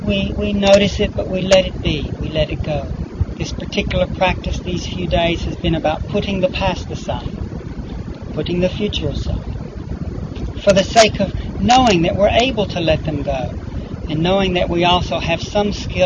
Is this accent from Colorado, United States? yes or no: no; Tennessee, United States; It's like I grew up in Tennessee on a lake water, body of water.